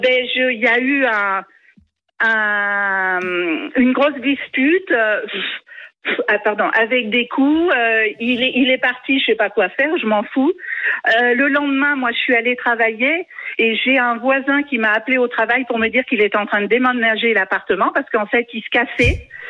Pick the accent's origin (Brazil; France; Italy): France; Auvergne-Rhône-Alpes; je suis en Auvergne, je suis du Cantal.